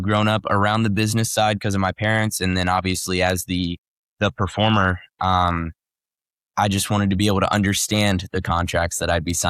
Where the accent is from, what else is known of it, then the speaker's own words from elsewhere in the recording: Nashville, Tennessee, United States; So I'm born and raised in Nashville. I grew up on the west side of Nashville. My parents still have my childhood home there.